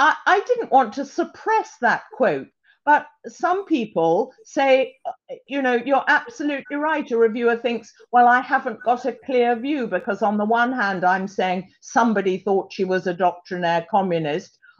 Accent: England, United Kingdom; as an English woman, I've come to it without an agenda, with a different attitude.

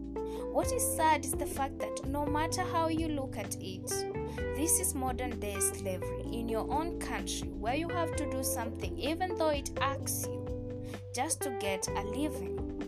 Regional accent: Kenya; enough of racism that is openly taking place on our soil. I mean, how does Kenya have places where you as a Kenyan citizen can't live, get service, or even just chill?

